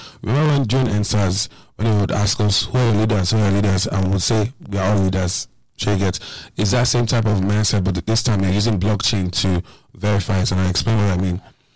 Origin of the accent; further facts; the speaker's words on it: Nigeria; for so long, as a Nigerian, you know, I was like, I don't know what it is to have a government that works.